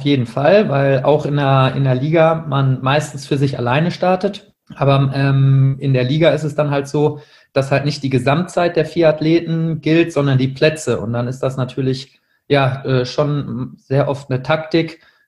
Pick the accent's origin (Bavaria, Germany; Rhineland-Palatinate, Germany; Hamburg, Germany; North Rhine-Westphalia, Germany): North Rhine-Westphalia, Germany; Münster; Ich komme ursprünglich aus Münster. Bin dort aufgewachsen bis zum Abitur